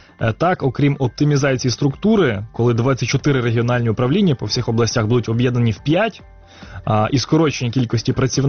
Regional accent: Lviv, Lviv Oblast, Ukraine; бо я сам зі Львова, і там СІЗО знаходиться в самому центрі міста

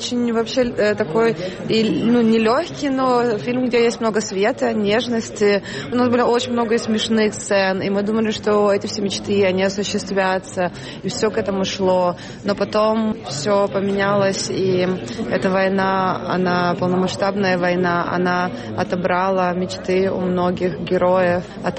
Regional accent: Zaporizhzhia, Zaporizhzhia Oblast, Ukraine; я выросла в Запорожье в 90-х, это был ужасно депрессивный город, металлургия, заводы, все работали на заводах, там все бедные, ни у кого ничего нету

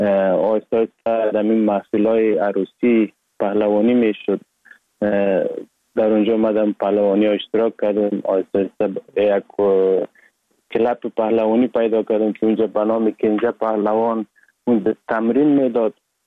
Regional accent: Sheberghan, Jowzjan, Afghanistan; also born or lived in Sar-e Pol; اصلا زاده ولایت سرپل استم، در ولایت جوزجان کلان شدیم. تحصیلات ما، مکتب ما، همه چیز ما در ولایت جوزجان خواندیم.

